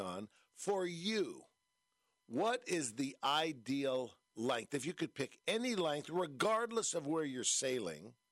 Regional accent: San Francisco, California, United States; My first visit there, I grew up in San Francisco.

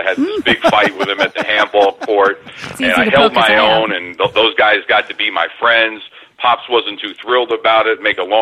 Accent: New York City, New York, United States; moved away; also born or lived in Hollywood, California; Well, born and raised in New York City. Parents split, divorced, broke up. My father brought me out to Hollywood, California with a promise of an exciting, prosperous life.

